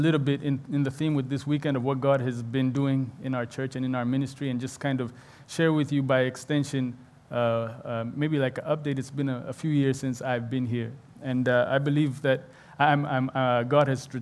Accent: Chicago, Illinois, United States; also born or lived in Africa; I grew up all over the world. I am a blender, kind of like my shirt. And for many years, I grew up in Chicago, where the Chicago Cubs just won World Series.

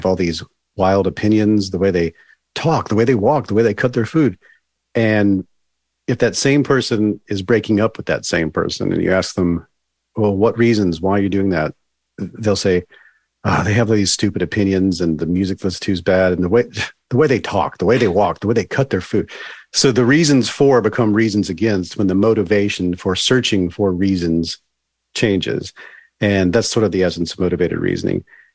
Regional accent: Deep South, United States; One was growing up in the Deep South

